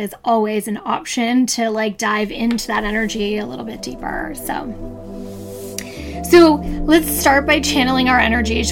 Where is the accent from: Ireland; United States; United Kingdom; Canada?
Canada; I am Canadian, but the wildfires in LA are breaking my heart.